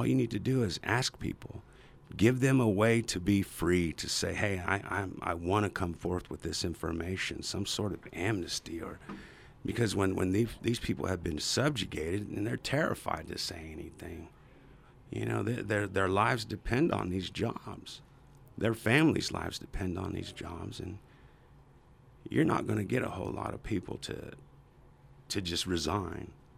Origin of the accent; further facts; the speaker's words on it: El Reno, Oklahoma, United States; Ducky, I've known him my whole life growing up in El Reno, and he's a fellow Marine.